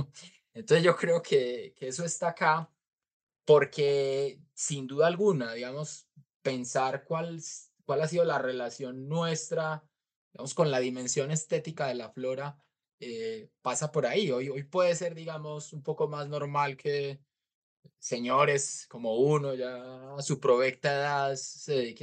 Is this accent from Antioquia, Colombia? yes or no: yes; Medellín, Antioquia, Colombia; born there; yo nací en Medellín, es como que la vida urbanita se sobrepone sobre esa conciencia de la relación con la tierra